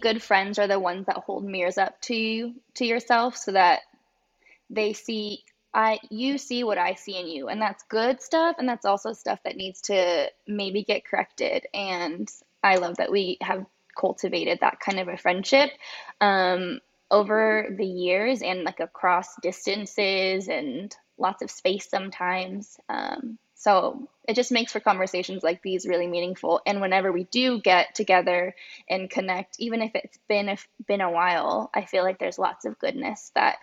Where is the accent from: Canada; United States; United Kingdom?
United States; California; also born or lived in New York; now in Austin, United States; And yeah, I'm from Southern California, so grew up there, lived a little bit on the East Coast in New York when I was finishing up school, and moved to Austin during a funky time.